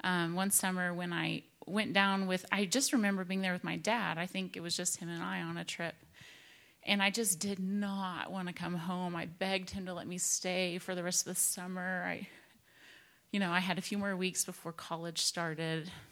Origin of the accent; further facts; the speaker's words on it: United States; With a very big worldview, even though we grew up in America, they intentionally taught us of other places and peoples